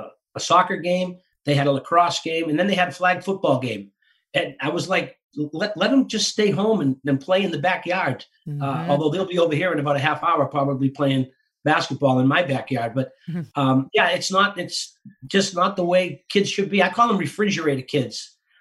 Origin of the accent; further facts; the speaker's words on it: Winthrop, Massachusetts, United States; everybody who grew up in that house, almost all of us still live in my hometown of Winthrop, Mass.